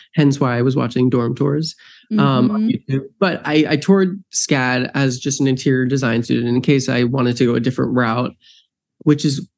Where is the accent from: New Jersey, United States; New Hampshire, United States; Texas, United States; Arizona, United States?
New Jersey, United States; is a kid from New Jersey. I'm from New Jersey. My family is all from New York. I grew up doing theater.